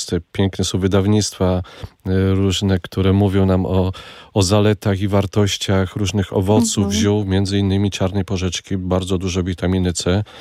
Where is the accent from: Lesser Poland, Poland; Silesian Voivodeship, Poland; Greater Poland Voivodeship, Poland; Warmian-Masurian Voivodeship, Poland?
Lesser Poland, Poland; Bochnia; No ja jestem z Bochni, także na soli się wychowałem.